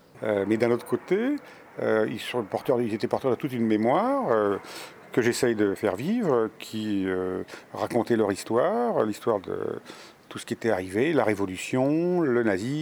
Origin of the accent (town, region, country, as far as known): France